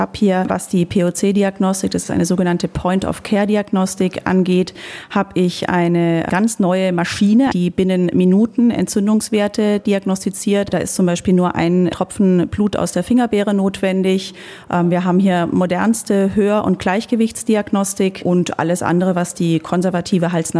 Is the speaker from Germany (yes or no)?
yes; Munich, Bavaria, Germany; now in Coburg, Germany; ich komme aus München, bin Fachärztin für Hals-Nasen-Ohrenkrankheiten, bin seit 3 Jahren hier in Coburg ansässig